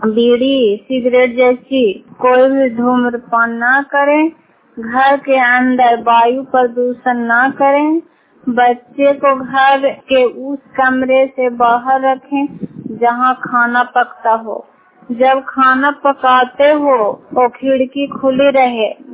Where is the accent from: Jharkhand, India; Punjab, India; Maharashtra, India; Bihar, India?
Bihar, India; Badiha; मैं बड़ीहा गांव से हूँ, बूथा खास पंचायत नगर नौसा ब्लॉक से।